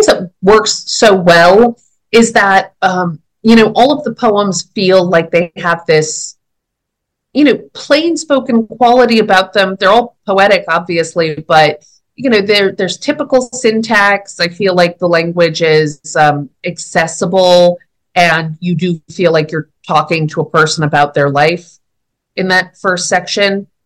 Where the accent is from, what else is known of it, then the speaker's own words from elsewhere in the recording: California, United States; I grew up, I spent a lot of time in Southern California, and I grew up in California overall